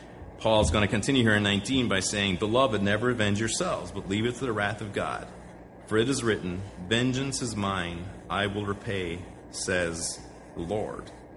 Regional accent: Ireland; Growing up in Ireland, during from the 1970s through the 1990s

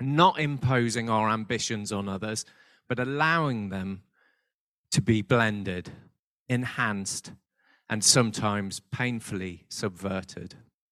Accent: United Kingdom; You know, as British people, we're not very good at the old getting close, are we?

